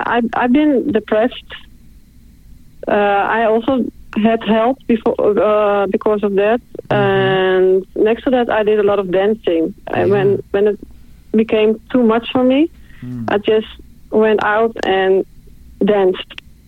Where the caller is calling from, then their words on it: Netherlands; I'm calling from the Netherlands.